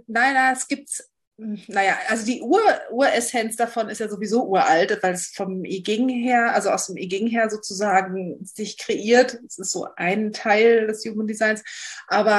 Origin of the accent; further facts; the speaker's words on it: Berlin, Germany; Was mache ich? Wo komme ich her? Also ich komme aus Berlin.